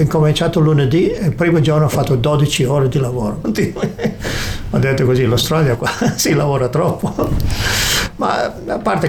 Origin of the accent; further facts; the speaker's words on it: Piedmont, Italy; accent: Piedmontese; son tornato indietro col mio dialetto, invece di parlare italiano si parlava il dialetto piemontese.